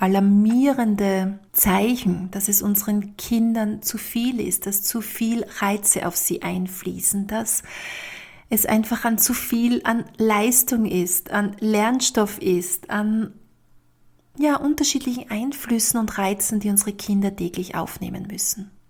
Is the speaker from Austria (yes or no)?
yes; Austria; bei uns in Österreich